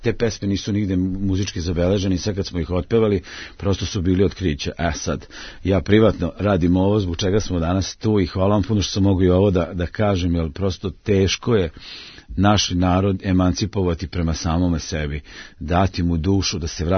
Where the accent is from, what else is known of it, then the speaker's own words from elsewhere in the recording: Čurug, Vojvodina, Serbia; Ja sam iz Čuruga, moji su iz Novog Sada, Gospođinaca, znači taj neka okolina Novog Sada, znači stara Šajkaška, taj neki srpski deo Vojvodine, isključivo graničarski, koji smo, evo, tu smo poreklom već nekih 400 godina.